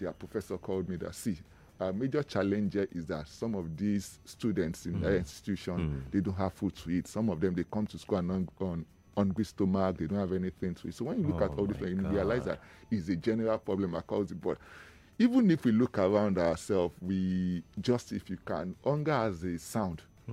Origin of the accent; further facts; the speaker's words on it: Lagos, Nigeria; We grew up in Lagos Island together.